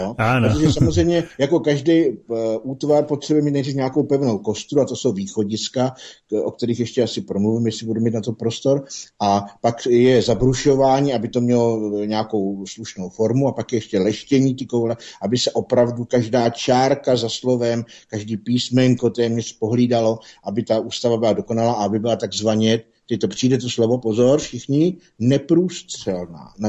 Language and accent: Czech; Praskačka, Hradec Králové Region, Czechia; já jsem z Praskačky, což je blízko Hradce Králové